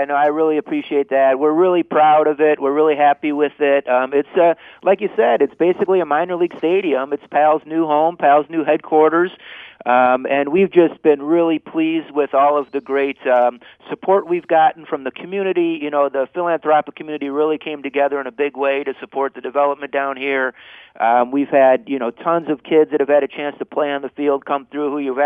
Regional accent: Southfield, Michigan, United States; I grew up in Southfield, and I was a kid that played all kinds of different sports.

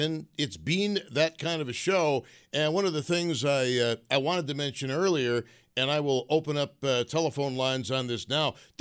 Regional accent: Tonawanda, New York, United States; growing up in Tonawanda early on a Saturday morning

